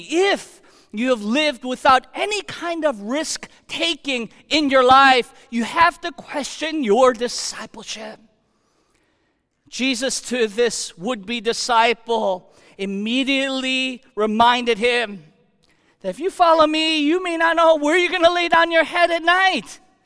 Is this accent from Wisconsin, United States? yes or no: no; Chicago, Illinois, United States; also born or lived in Philadelphia / Houston; now in Connecticut, United States; tracing back from growing up in Chicago and moving to the East Coast to Philadelphia and then down to the Deep South and Houston, Texas, back to Chicago, and now here in Connecticut.